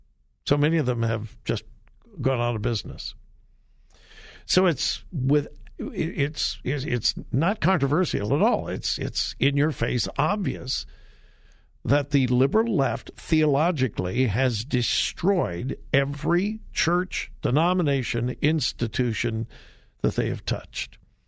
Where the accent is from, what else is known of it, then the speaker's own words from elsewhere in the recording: California, United States; That's certainly on demonstration in my home state of California.